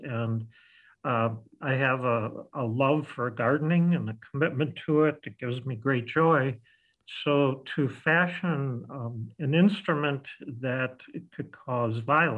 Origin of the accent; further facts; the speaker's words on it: Beaver Dam, Wisconsin, United States; which I did as a growing up in Beaver Dam with my friends who all went through hunter safety